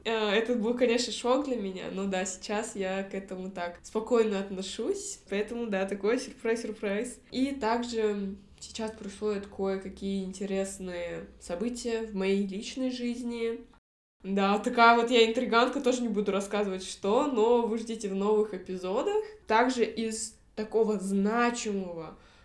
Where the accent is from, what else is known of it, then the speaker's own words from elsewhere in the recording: Almaty, Kazakhstan; вернулась в Алматы, и я поняла, насколько сильно я скучала по своему родному городу. И, конечно, звучу сейчас как типичная коренная алматинка в каком-то там поколении